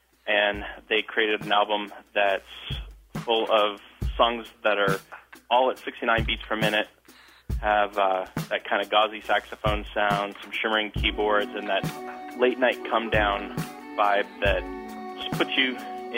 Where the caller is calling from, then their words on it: Raleigh, North Carolina, United States; I'm calling from Raleigh, NC